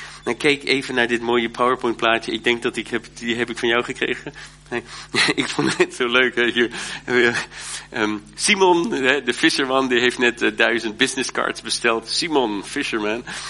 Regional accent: Haarlem, North Holland, Netherlands; born there; also born or lived in Germany; Nee, ik ben in Haarlem geboren, ik heb in Duitsland gewoond.

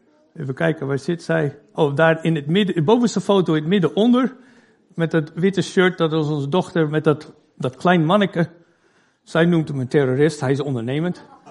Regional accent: Canada; Ik ben kwart Fries. Ik ben in Canada geboren en opgegroeid.

